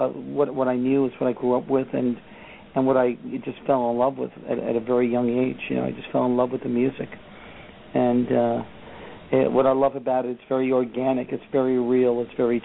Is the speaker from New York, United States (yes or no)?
yes; Massapequa, New York, United States; And I was raised out here in Massapequa, Long Island.